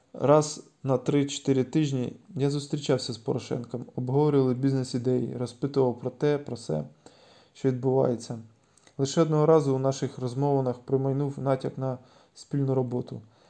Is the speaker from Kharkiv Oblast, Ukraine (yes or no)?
yes; Kharkiv, Kharkiv Oblast, Ukraine; як це відбувалося в моєму рідному Харкові